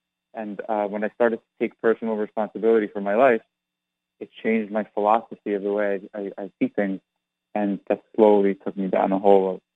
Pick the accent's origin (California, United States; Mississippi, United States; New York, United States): New York, United States; Well, I grew up in New York, so it just kind of was foisted upon me.